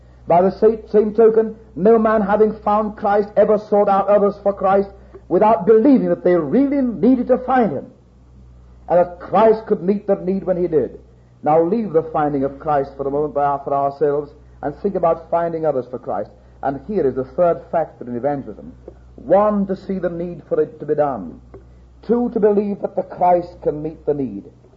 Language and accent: English; North West England, United Kingdom; accent: Cumberland; years of age, I spoke the dialect of Cumberland. I didn't mutilate the Queen's English. I buried it. I couldn't speak English.